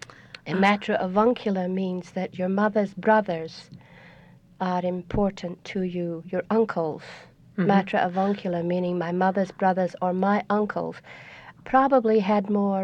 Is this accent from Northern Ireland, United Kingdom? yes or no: no; Scotland, United Kingdom; moved away as an adult; also born or lived in Outer Hebrides; Well, I was born there, and I grew up in Scotland, and I left there when I was about 18.